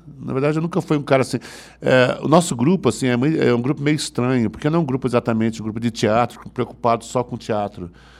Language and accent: Portuguese; Londrina, Paraná, Brazil; moved away as an adult; O grupo se formou em Londrina. Eu sou de Londrina.